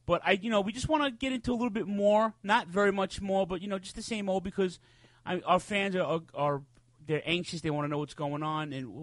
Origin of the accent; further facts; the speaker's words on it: Northeast, United States; see, the thing is I grew up on the Northeast. Dave and I did.